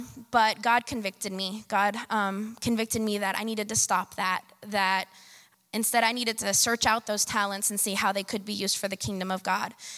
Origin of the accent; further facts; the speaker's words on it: Fort Myers, Florida, United States; I'm from Fort Myers.